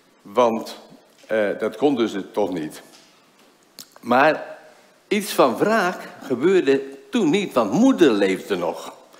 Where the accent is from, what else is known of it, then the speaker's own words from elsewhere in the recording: Friesland, Netherlands; Daar liggen ook mijn wortels. Ik ben een Fries van origine. … hè, dat is Fries.